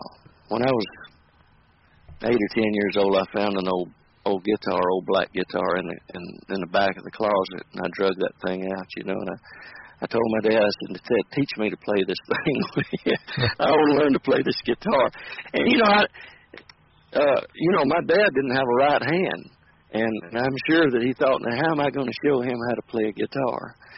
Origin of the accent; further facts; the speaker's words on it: Cullman, Alabama, United States; Well, I was born in 1961, and I was born in North Alabama, Cullman, Alabama, and I live here right across the road from where I was raised. So I've been here all my life.